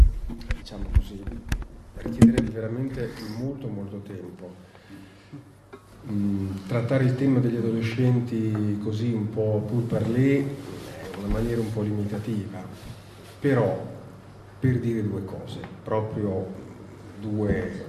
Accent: Modena, Emilia-Romagna, Italy; vengo da Modena, il mio provincialismo.

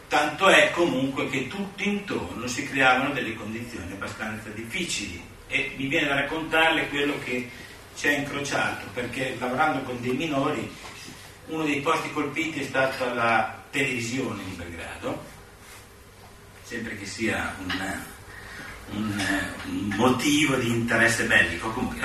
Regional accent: Modena, Emilia-Romagna, Italy; io sono di Modena

